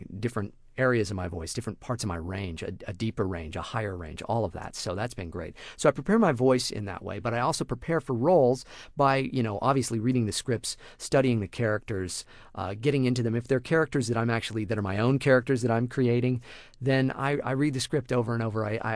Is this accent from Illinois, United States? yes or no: no; Santa Barbara, California, United States; the radio station I was working at in Santa Barbara, my hometown.